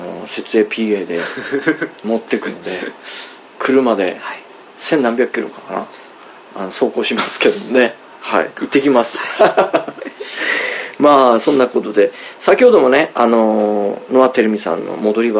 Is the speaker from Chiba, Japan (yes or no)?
no; Tokamachi, Niigata, Japan; 私の地元のあと新潟ね、新潟の十日町なんかもすごかったということで